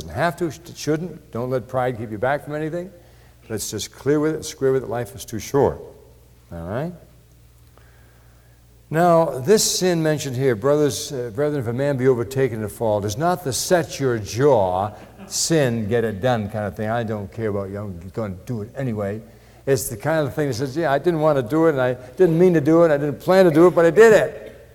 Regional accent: Pawtucket, Rhode Island, United States; I had a young man that I grew up with back in Pawtucket, Rhode Island.

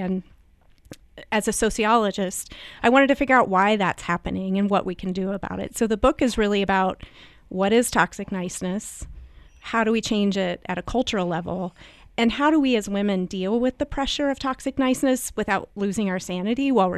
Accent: Midwest, United States; I was raised in the Midwest, and any of the listeners who were raised in the Midwest will know that that's sort of a hotbed of toxic niceness.

